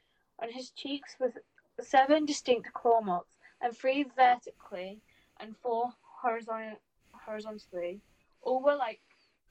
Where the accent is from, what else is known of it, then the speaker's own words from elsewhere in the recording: United Kingdom; I might be saying that wrong, which I apologise for, because I'm British